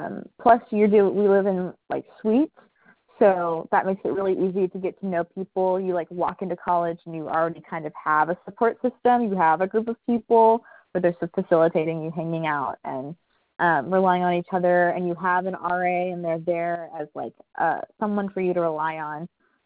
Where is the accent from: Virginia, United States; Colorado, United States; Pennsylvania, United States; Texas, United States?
Texas, United States; Houston; I can take that. I came from Texas, from Houston, Texas. I was coming from a big city in the south, coming to a small town in the north.